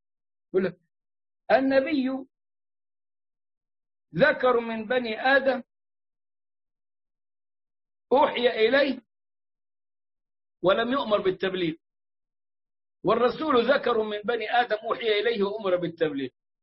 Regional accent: Egypt; وقالوا أنه كان عندنا في مصر وكان في أسوان في منطقة إدفو بالذات.

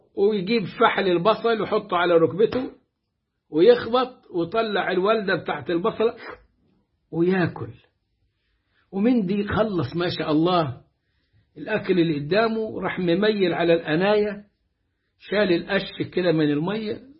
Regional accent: Upper Egypt, Egypt; ده مثل مصري عندنا في الصعيد،

